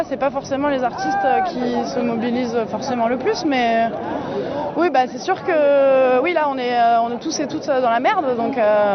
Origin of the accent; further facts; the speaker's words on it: Marseille, Provence-Alpes-Côte d'Azur, France; Non, je suis de Marseille. J'ai grandi à Marseille, je suis juste partie faire mes études à Paris.